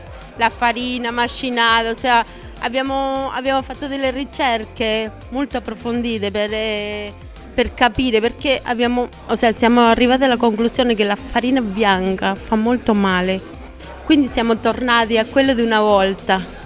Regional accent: Buenos Aires, Argentina; Italian is a second language; now in Italy; Sono Argentina. Buenos Aires.

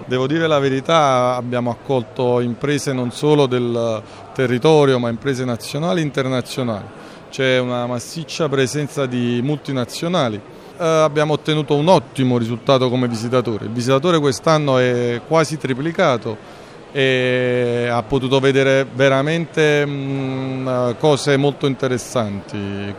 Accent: Naples, Campania, Italy; Non si può dire ancora per scaramanzia, siamo napoletani

